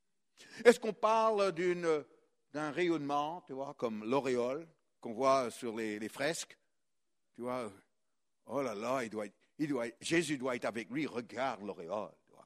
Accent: France; Moi, je suis français.

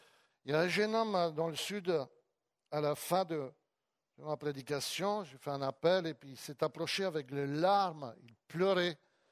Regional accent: Poland; Vous savez que j'ai grandi en Pologne. C'était le communisme.

